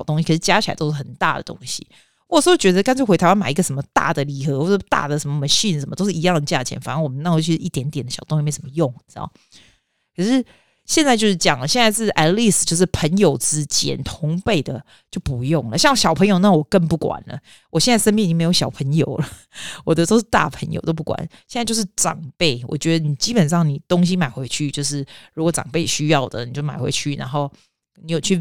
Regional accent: Australia; 就是我们澳洲人喜欢吃那种早餐那种 Weebix

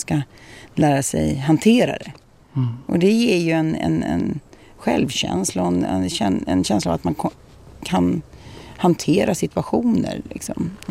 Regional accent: Drottningholm, Stockholm County, Sweden; Jag är uppvuxen på Drottningholm, strax utanför Stockholm.

